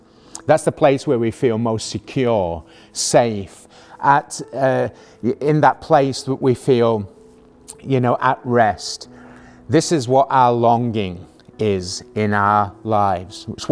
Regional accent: United Kingdom; Being British, none of us longs for the British weather.

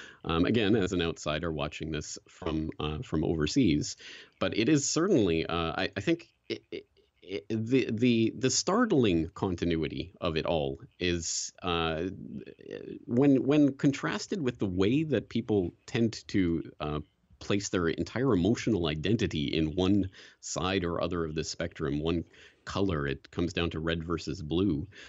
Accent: Canada; now in Japan; being Canadian in Japan, so I'm not an American.

